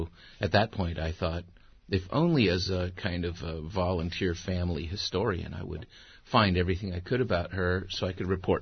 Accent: Tijuana, Baja California, Mexico; I was born in Tijuana and spent a lot of my childhood in Tijuana or back and forth across the border. I was a classic border rat.

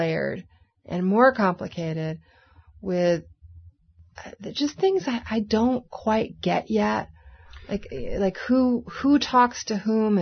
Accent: Baltimore, Maryland, United States; Now, I write about my hometown. I grew up there, went away to school, and worked in Texas for a little while, which in some ways I feel gave me a very fresh perspective on Baltimore when I came back.

